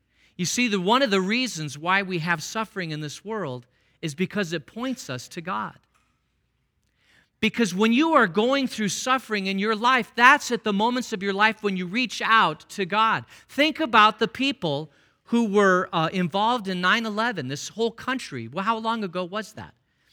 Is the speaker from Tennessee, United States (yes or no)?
no; Phoenix, Arizona, United States; There was a friend of mine, I grew up in Phoenix, and right across the street was a family